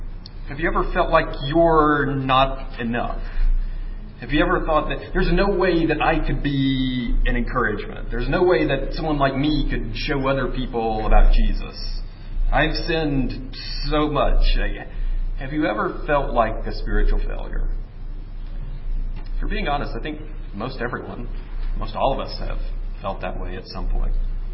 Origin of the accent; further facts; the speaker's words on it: Alabama, United States; I grew up in Alabama, not a lot of snow there.